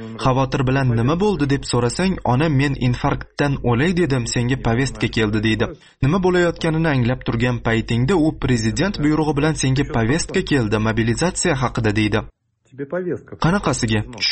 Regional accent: Samarkand, Samarqand Region, Uzbekistan; O'zbekistondan, Samarqanddanman. Yoshim 22 da.

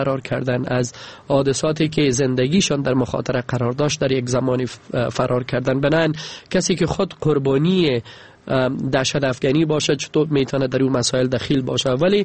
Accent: Afghanistan; اگر به عنوان یک افغان صحبت کنم

